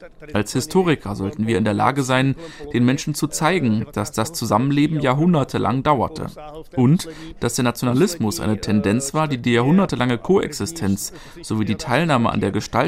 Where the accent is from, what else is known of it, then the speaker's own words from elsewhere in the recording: Ústí nad Labem, Ústí nad Labem Region, Czechia; Bei uns in Ústí wird häufig der deutsche Name für die Stadt genutzt, Aussig.